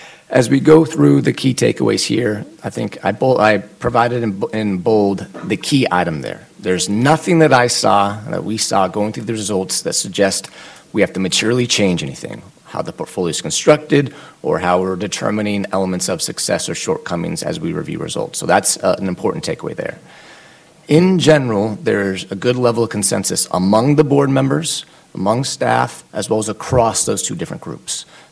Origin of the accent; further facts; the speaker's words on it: Pacific Northwest, United States; and I'm from the Northwest, and I'm even cold here